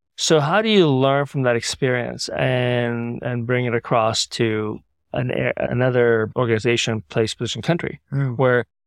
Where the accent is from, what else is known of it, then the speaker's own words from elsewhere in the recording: Sydney, New South Wales, Australia; I grew up in Sydney from 1973 to 1980, which dates me a little bit. I was a young man, went to school just up the street here.